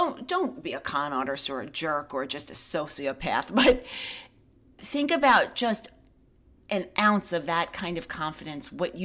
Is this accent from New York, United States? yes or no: yes; New York, United States; I don't know if it's because I am a New Yorker and I love that life of glamour and she shopped at Bergdorf's.